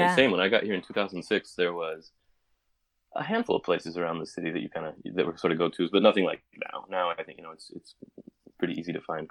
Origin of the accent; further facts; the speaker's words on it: Chicago, Illinois, United States; also born or lived in Tulsa, Oklahoma / Colorado / Texas / Georgia; I was born in Tulsa, Oklahoma, left there when I was about 5 or 6 years old, and grew up predominantly after that in Chicago. But after, we lived in Colorado, Texas, Georgia.